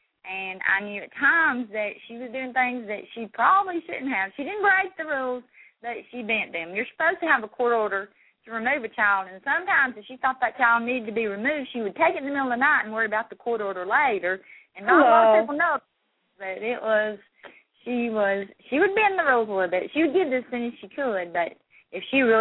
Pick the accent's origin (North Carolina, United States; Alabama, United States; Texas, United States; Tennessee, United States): Alabama, United States; I am from Alabama. I have lived in Alabama all my life.